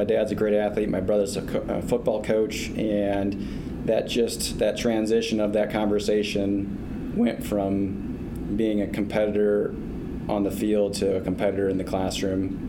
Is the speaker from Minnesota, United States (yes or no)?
no; Lisbon, Iowa, United States; I grew up in Lisbon, Iowa, eastern Iowa, small town of Lisbon, over on Highway 30, just north of Iowa City and east of Cedar Rapids